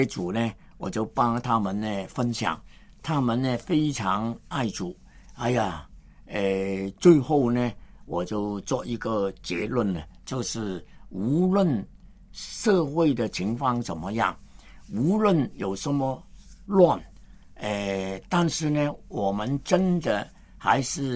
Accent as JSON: {"language": "Chinese", "country": "Hong Kong", "tie": "born there", "said": "我在香港出生，1938年在香港出生，1961年呢，我是英国殖民地的一个老百姓"}